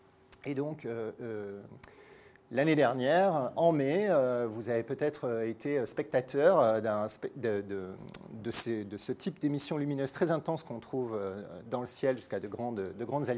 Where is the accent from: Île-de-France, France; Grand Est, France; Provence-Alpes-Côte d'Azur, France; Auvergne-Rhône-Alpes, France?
Provence-Alpes-Côte d'Azur, France; Marseille; Effectivement, je viens de Marseille, j'y étais ce matin